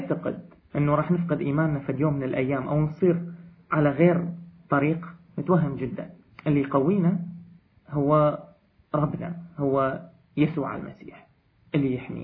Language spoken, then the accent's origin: Arabic; Karamles, Nineveh, Iraq; now in Baghdad, Iraq; اللي هو ابن قريتي